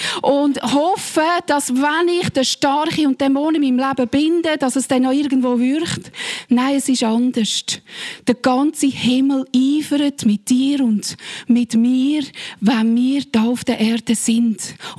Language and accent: German; Switzerland; born there; Ich bin als Schweizerin geboren und ich habe einen Schweizer Pass.